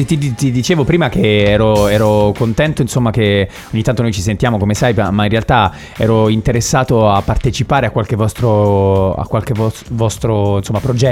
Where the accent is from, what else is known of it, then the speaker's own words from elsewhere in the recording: Trani, Apulia, Italy; Insomma, sono nato lì in Puglia, in questa città meravigliosa che si chiama Trani